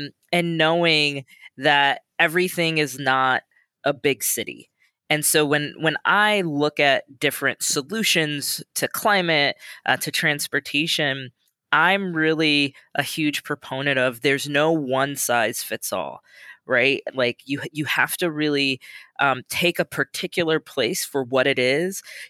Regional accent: Omaha, Nebraska, United States; now in Los Angeles, United States; You know, when I think about my different experiences growing up in Omaha, going to law school at Stanford and living in the Bay for about 7 years, and then moving down to LA, where I've been since 2012, it's really different.

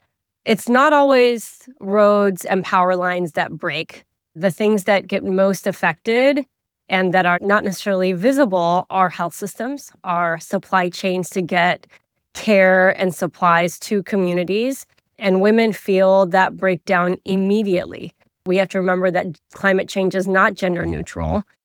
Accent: Sindh, Pakistan; born there; I'll go to my own home country and the province I was born in Sindh in Pakistan

